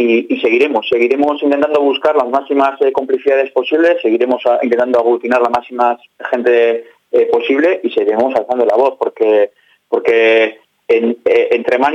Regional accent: Guernica, Basque Country, Spain; porque somos del pueblo de Guernica

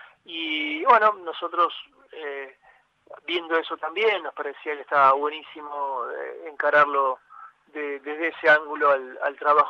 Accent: Argentina; Nosotros como argentinos tenemos la suerte de haber tenido a Maradona y haberlo tenido a Messi

